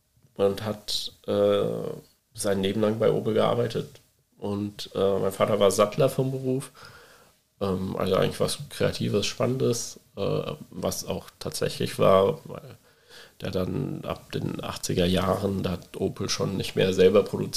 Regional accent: Haßloch, Rhineland-Palatinate, Germany; Ich bin in Hasloch Nord aufgewachsen, da war der Migrantenanteil auf der Grundschule schon damals sehr hoch.

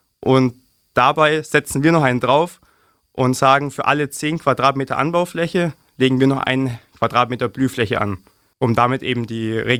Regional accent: Lechhausen, Bavaria, Germany; Ich persönlich bin aus Lechhausen und wir haben selber einen landwirtschaftlichen Betrieb im Landkreis Günzburg.

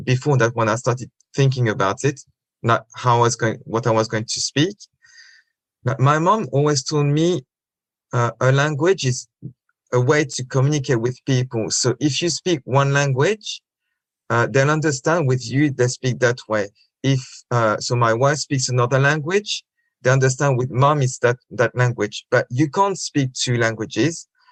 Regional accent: France; I grew up in France.

